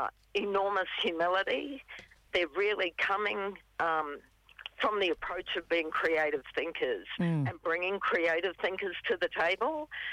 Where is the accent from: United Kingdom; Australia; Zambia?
Australia; Brisbane, Queensland; born there; I was born in Brisbane on Turrbal land. But my mother was removed from North Queensland, Giramay Mob.